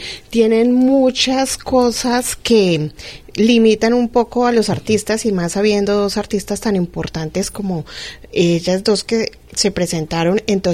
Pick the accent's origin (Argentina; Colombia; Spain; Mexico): Colombia; Sí, claro que sí, allá en Colombia se escuchan mucho las rancheras